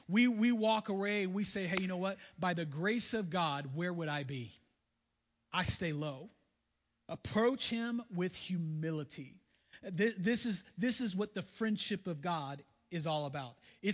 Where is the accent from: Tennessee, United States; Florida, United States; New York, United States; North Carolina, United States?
Florida, United States; I grew up in Florida, you know that, and we were minutes from the beach, and I grew up on the Gulf side